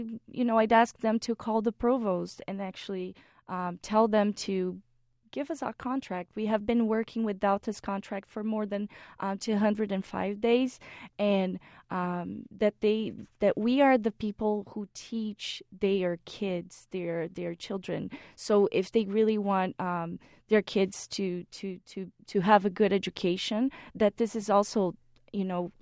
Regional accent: Brazil; now in United States; I come from Brazil, actually, and, my family is not wealthy

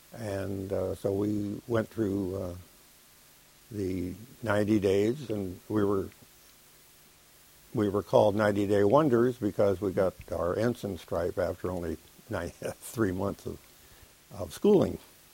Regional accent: Los Angeles, California, United States; also born or lived in Boston, United States; I grew up in Los Angeles after moving from Boston at the age 4. We arrived in Los Angeles in 1923 when things were rather primitive out there, as you know.

